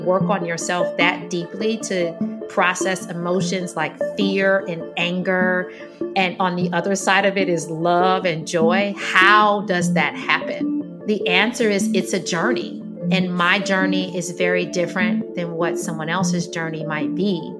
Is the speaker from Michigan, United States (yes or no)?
yes; Detroit, Michigan, United States; I grew up in Detroit, Michigan, and grew up in a house of independent women who taught me the importance of independence.